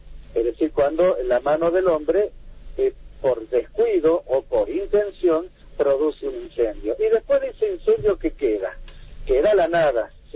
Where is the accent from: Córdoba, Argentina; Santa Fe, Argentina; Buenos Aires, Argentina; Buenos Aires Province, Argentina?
Córdoba, Argentina; Villa Dolores; Yo cuando era chico y del lado de Tras la Sierra, yo soy de Villa Dolores